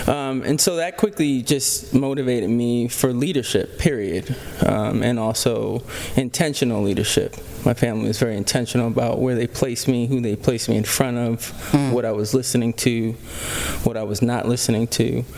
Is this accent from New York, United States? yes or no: yes; Harlem, New York, United States; I grew up in Harlem, New York, and I remember as a kid, my mom had really powerful people around me.